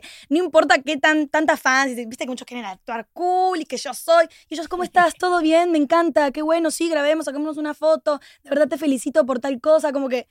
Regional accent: Argentina; yo soy de Argentina, obviamente yo amo mi selección

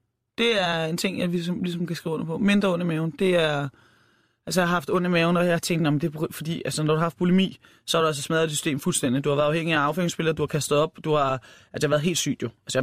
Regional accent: Lyngby, Capital Region of Denmark, Denmark; Jeg er fra Lyngby, jeg har selvfølgelig set en bondegård og sådan noget der, men jeg har ikke været inde og se en ko blive slagtet.

